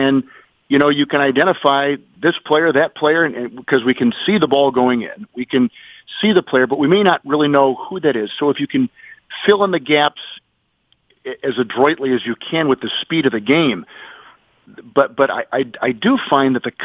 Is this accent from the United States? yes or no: yes; Green Bay, Wisconsin, United States; I grew up in a football family. I grew up in Green Bay.